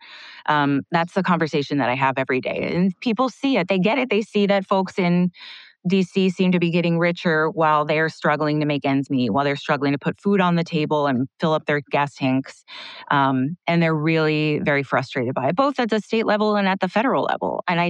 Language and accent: English; Miami, Florida, United States; born there; first language Spanish; English is a second language; They met and married in Miami, Florida. That's where I was born. Spanish was my first language. Learned to speak English in school.